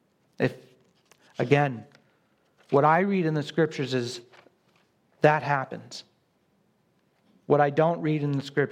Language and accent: English; New England, United States; obviously you all know I'm from New England, so great victory.